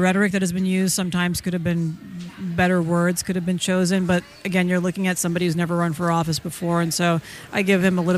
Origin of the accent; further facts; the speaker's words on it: India; now in California, United States; And I'm speaking as an immigrant. I came from India, and I followed the rules, and I employ people in California.